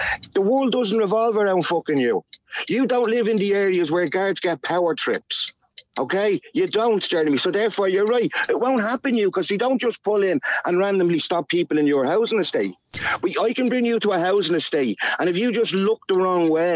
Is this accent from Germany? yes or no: no; Ireland; We had them laws when we were occupied. Okay, the English could just bat you for being Irish.